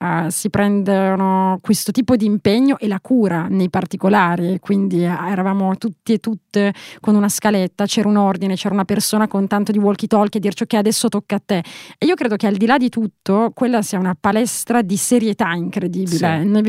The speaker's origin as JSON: {"language": "Italian", "town": "Turin", "region": "Piedmont", "country": "Italy", "lives_now": "Berlin, Germany", "said": "Io non conosco Milano, appunto sono torinese, vivo da 3 anni a Berlino"}